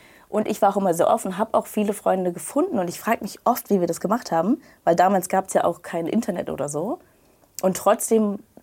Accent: Northern Germany, Germany; also born or lived in Bad Oldesloe; Also, erstmal bin ich in Norddeutschland aufgewachsen.

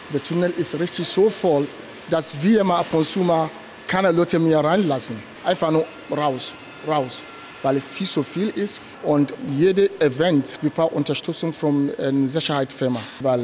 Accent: Ghana; moved away as an adult; now in Germany; Ich bin ursprünglich aus Ghana nach Deutschland gekommen, um zu studieren.

